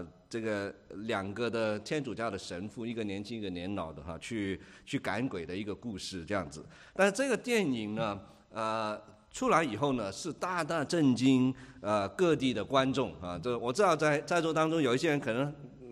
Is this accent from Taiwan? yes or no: no; Hong Kong; 我是在香港长大